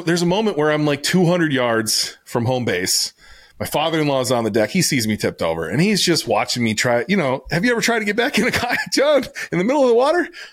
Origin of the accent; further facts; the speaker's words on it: Wisconsin, United States; I know I'm from Wisconsin. That's a sin, but like, I'm not a hunter, so I don't get it.